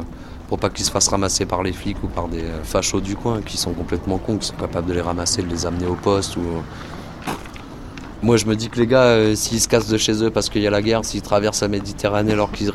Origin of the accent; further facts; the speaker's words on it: Briançon, Provence-Alpes-Côte d'Azur, France; Ouais, je suis de Briançon.